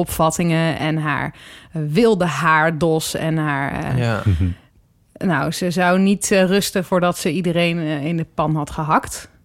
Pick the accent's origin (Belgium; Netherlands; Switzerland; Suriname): Netherlands; Drenthe; moved away as an adult; now in Amsterdam, Netherlands; En ik kwam uit Drenthe en ik weet niet of jullie dat weten, maar daar wonen maar 4 mensen.